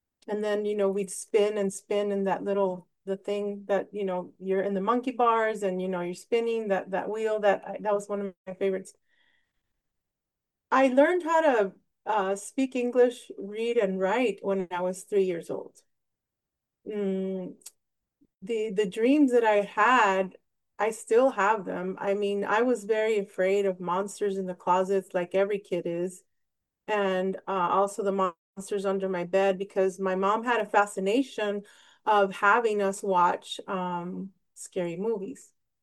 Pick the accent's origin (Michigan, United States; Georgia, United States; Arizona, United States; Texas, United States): Arizona, United States; Nogales; I can tell you when I was born in Nogales, Sonora, Mexico, and after I was 1 years old, 1 year old, my father and mother immigrated us to Nogales, Arizona.